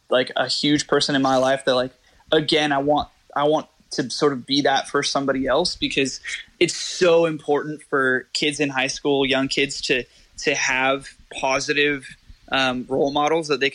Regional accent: California, United States; She's from Florida. Obviously, I'm from California.

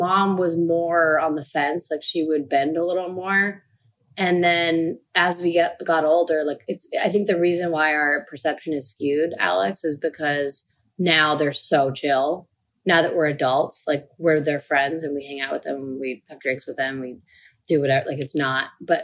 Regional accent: Canada; We're Canadian, so we were really nice about it.

